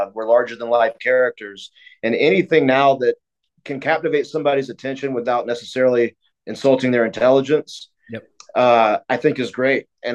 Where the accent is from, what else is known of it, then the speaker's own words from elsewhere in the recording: Columbia, South Carolina, United States; Well, I grew up in Columbia, South Carolina, which was a big Crockett territory in NWA, WCW back in the day.